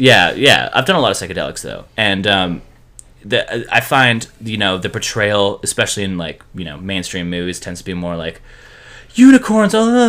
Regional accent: Vancouver, British Columbia, Canada; there's a cult in my hometown of Vancouver, British Columbia, Canada.

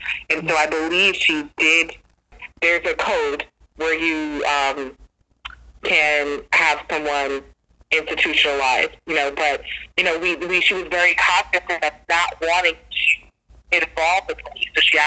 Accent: New Jersey, United States; and I grew up in New Jersey

